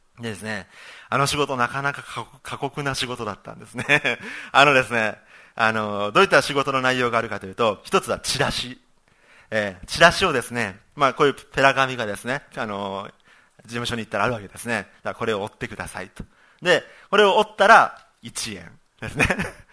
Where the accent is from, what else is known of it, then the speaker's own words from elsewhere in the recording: Saga, Japan; 私はですね、私は佐賀県なんですね。佐賀県なので、自転車さえあればどこまでも行けるんですね